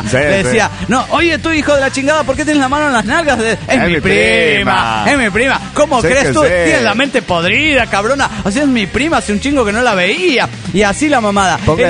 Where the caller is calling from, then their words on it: Cochabamba, Bolivia; de Cochabamba, Bolivia.